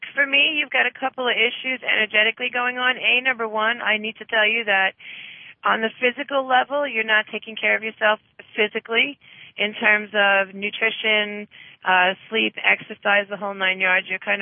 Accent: New York, United States; And of course, yeah, I'm from New York.

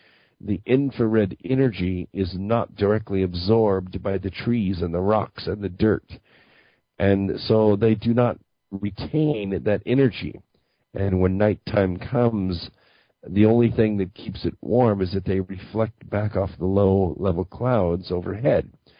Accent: United States; I do not feel that way as an American.

